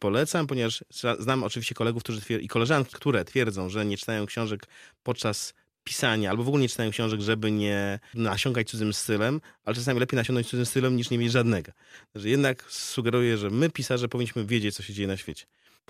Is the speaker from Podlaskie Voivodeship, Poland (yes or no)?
yes; Białystok, Podlaskie Voivodeship, Poland; now in Warsaw, Poland; całe dorosłe życie mieszkam w Warszawie, to zawsze przedstawiam się jako, mówię o sobie, że jestem białostoczaninem mieszkającym w Warszawie i tak już będzie do końca życia.